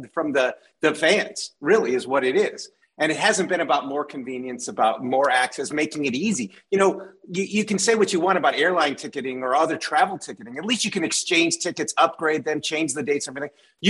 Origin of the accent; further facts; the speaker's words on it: Detroit, Michigan, United States; and I'm from Detroit, right? So I when I was in Detroit